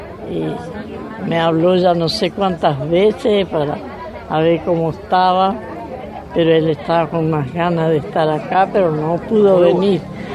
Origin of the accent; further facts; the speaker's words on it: Reconquista, Santa Fe, Argentina; Nací en el campo, la colonia Reconquista. Y ahí el campo de mi papá